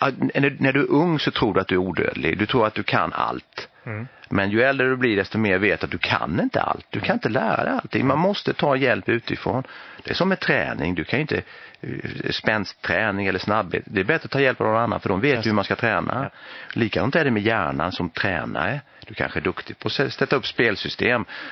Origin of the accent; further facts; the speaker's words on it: Austria; now in Sweden; Jag kom från Österrike till Sverige 52.